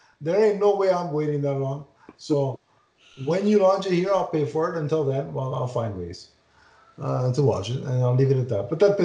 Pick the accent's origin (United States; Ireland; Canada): Canada; because I'm Canadian